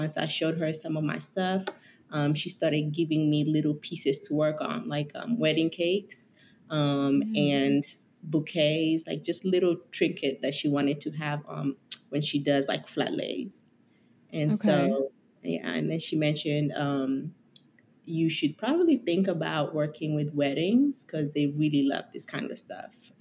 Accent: Kenya; now in United States; When my family moved to the States, I'm originally from Kenya.

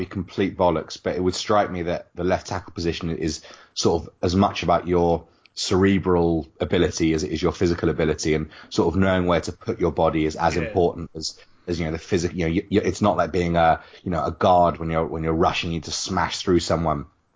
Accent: England, United Kingdom; being two English guys that have never played the game

